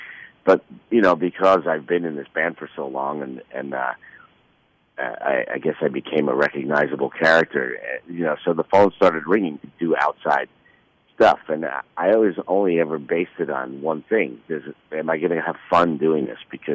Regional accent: New York City, New York, United States; Growing up in New York City and being a lifelong Yankee fan

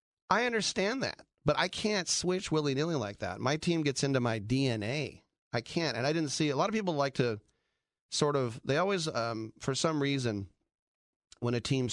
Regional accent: California, United States; there were two families on my street where I grew up in the East Bay that had Raiders season tickets that switched to Niner season tickets.

